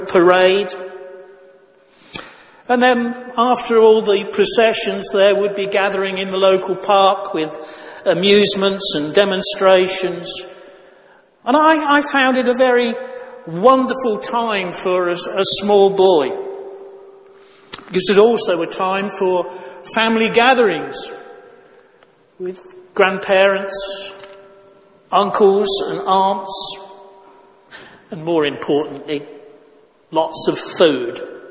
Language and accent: English; East Midlands, United Kingdom; I grew up in Northamptonshire, and every year there was an annual carnival in the various towns where they lived